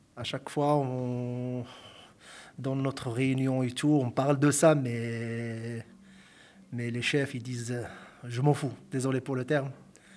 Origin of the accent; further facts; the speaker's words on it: Morocco; French is a second language; moved away as an adult; now in France; J'ai 43 ans, je suis marocain, marié, deux enfants, un de 7 ans et un bébé de 4 mois. Je me suis venu ici en France en 2019.